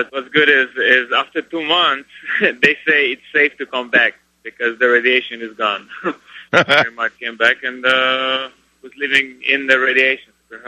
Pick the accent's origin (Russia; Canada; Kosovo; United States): Russia; Growing up in Soviet Union, and I've been picked by older, stronger kids.